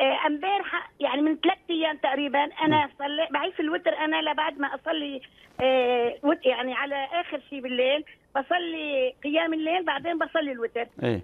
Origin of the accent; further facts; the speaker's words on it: Syria; أنا ألمانية بس أنا من سوريا.